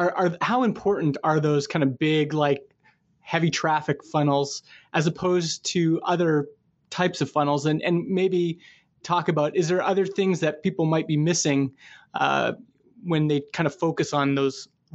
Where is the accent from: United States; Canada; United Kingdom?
Canada; So, you know, I'm from Canada.